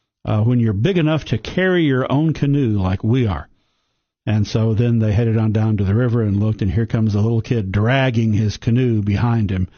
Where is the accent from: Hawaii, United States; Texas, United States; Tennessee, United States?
Tennessee, United States; Sparta; I am an associate professor of history at Tennessee Tech. I'm from the Upper Cumberland. I'm from Sparta